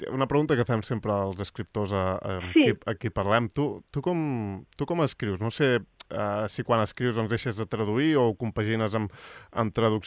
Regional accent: Argentona, Catalonia, Spain; Saps que jo som d'Argentona

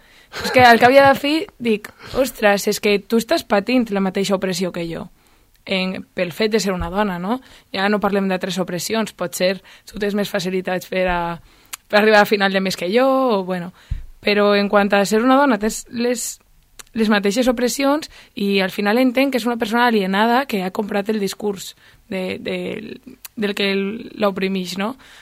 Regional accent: Valencian Community, Spain; now in Barcelona, Spain; Soc valenciana

